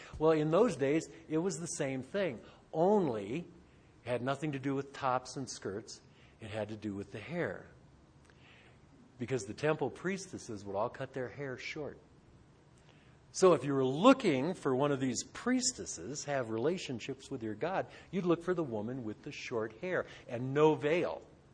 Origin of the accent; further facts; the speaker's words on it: Michigan, United States; I grew up in Michigan, okay? Winter, picture winter in Michigan.